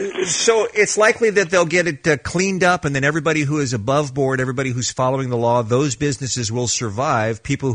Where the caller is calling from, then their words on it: United States; Ma'am, we're calling from the United States.